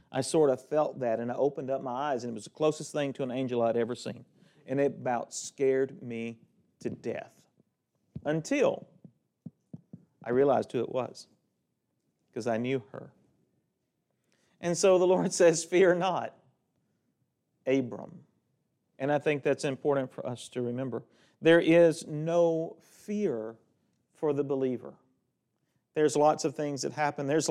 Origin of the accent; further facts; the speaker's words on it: Needham, Alabama, United States; If you go outside back where I grew up in Needham, Alabama, you'll see some more stars because there's not a lot of light pollution there.